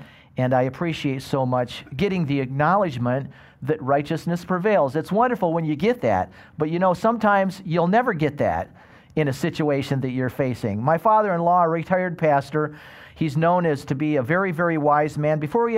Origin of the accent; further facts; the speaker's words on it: Midland, Michigan, United States; I grew up in Midland, Michigan. I won't ask you to all hold your hands up so you can see where that is.